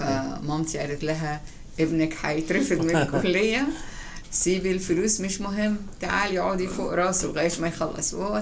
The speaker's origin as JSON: {"language": "Arabic", "town": "Cairo", "region": "Cairo Governorate", "country": "Egypt", "tie": "born there", "said": "أنا تولدت في القاهرة، وأنا 64 years old، 64 سنة."}